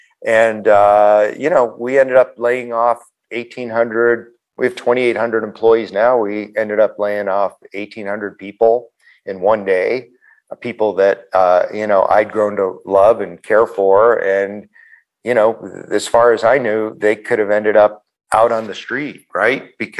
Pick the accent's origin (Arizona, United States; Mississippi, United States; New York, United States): New York, United States; Buffalo; And Buffalo is a huge sports town, obviously, right?